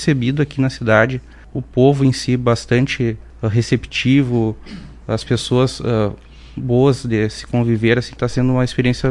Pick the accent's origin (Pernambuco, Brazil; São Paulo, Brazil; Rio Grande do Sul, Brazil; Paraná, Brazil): Rio Grande do Sul, Brazil; São Gabriel; born there; Eu nasci em São Gabriel. Eu conheço a região aqui desde quando eu vim fazer faculdade ali por 2012, quando eu me mudei para Passo Fundo e fiz minha graduação ali.